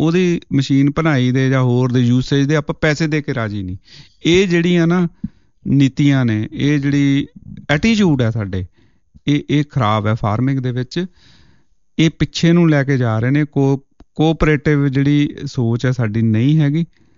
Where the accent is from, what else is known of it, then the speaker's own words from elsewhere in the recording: Punjab, India; moved away; ਇਹ ਸਾਰੇ ਅਸੀਂ ਪੰਜਾਬ ਵਾਲੇ ਬਹੁਤ ਪਿੱਛੇ ਰਹਿ ਚੁੱਕੇ ਹਾਂ ਪੰਜਾਬ ਦੀ ਖੇਤੀ। ਬਾਹਰ ਆ ਕੇ ਦੇਖੋ, ਇੱਥੇ ਦੇਖੋ ਕਿੱਦਾਂ ਹੋ ਰਹੇ ਨੇ।